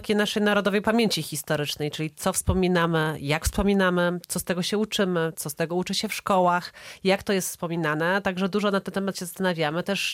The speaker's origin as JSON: {"language": "Polish", "town": "Kozienice", "region": "Masovian Voivodeship", "country": "Poland", "said": "A ja jestem z Kozienic, obecne województwo mazowieckie, niedaleko Radomia."}